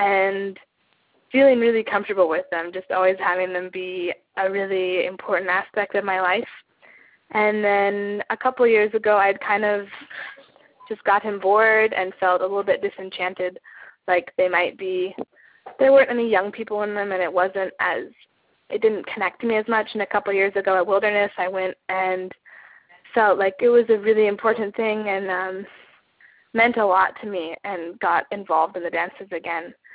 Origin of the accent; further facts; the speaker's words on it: Colorado, United States; now in Pennsylvania, United States; I'm from Colorado originally, but I'm going to school in Pennsylvania right now.